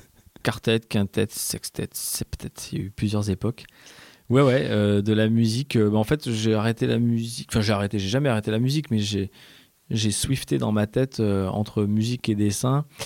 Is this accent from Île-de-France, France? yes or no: no; Auvergne-Rhône-Alpes, France; J'ai grandi en Ardèche.